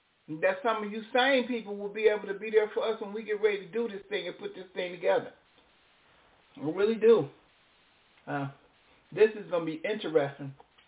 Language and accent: English; Israel; That's true. I'm from Israel. That is so very true.